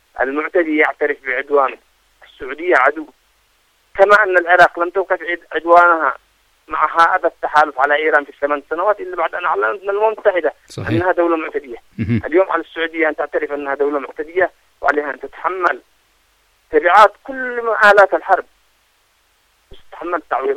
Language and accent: Arabic; Yemen; نحن شعب يمني عظيم مؤمنين بالله،